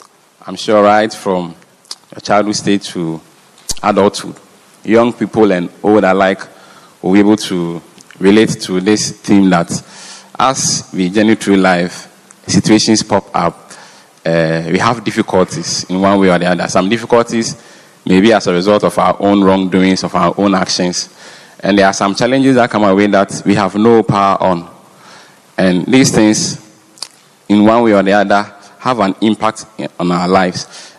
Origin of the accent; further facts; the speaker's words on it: Ghana; I'm from Ghana.